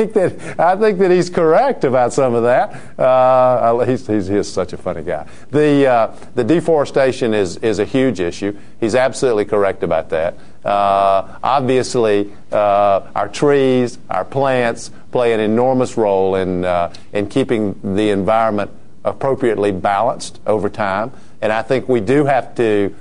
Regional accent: United States; the extraordinary opportunity that I grew up with in America that allowed me to come from nothing to basically having everything now

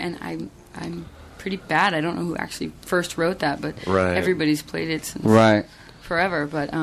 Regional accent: Simi Valley, California, United States; Simi Valley, Ventura County.

